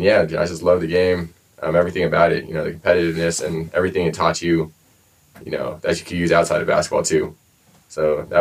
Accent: Aurora, Colorado, United States; I'm from Aurora, Colorado, went to Regis Jesuit High School.

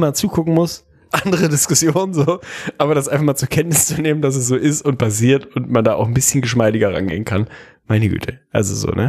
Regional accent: Lüneburg, Lower Saxony, Germany; ich bin in Lüneburg groß geworden, ich kenne fast jeden Menschen, der in meinem Alter war, da auf irgendeine Art und Weise.

